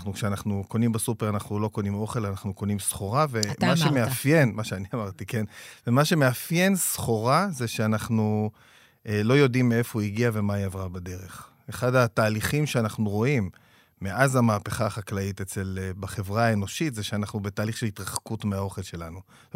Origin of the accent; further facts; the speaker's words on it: Neve Eitan, Northern District, Israel; אני מגיע לכם מעמק המעיינות, מקיבוץ קטן שנקרא נווה איתן.